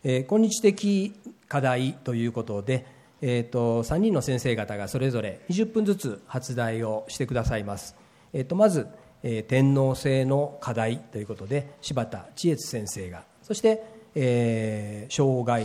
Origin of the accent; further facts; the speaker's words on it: Osaka, Japan; 私は生まれも育ちも大阪でして、大阪人関西人としての取説取扱説明書は